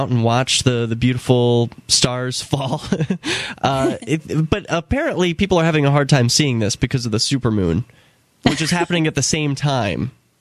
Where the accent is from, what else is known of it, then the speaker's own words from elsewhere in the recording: Keene, New Hampshire, United States; I'm from Keene in the Shire here in New Hampshire.